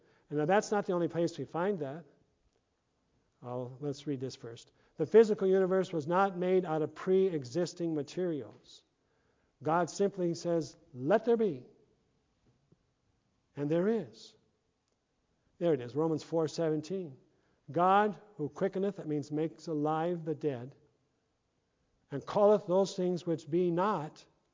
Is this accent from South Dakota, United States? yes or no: yes; Tyndall, South Dakota, United States; You know, he used to play in this area. I grew up in Tyndall. There's Groveland Park Ballroom.